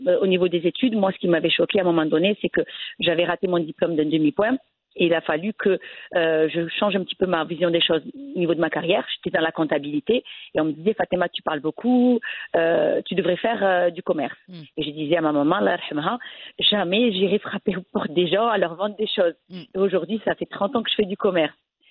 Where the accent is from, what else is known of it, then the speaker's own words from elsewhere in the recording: France; moi je suis née en France. Donc j'ai grandi en France, je suis fille d'ouvrier, manœuvre qui est venue en France pour travailler pour sa famille.